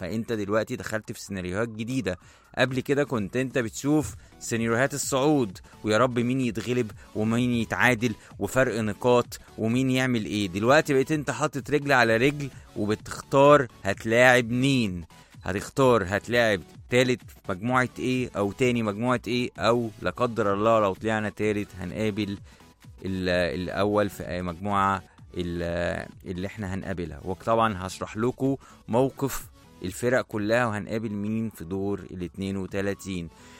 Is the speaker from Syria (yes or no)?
no; Egypt; بتكلم ان انا مشجع مصري. انا النهاردة بتكلم ان انا مواطن مصري